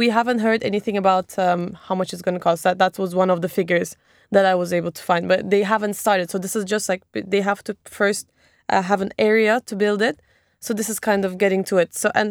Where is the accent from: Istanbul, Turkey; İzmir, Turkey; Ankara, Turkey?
İzmir, Turkey; Izmir; English is a second language; One of them is from in my hometown, Izmir.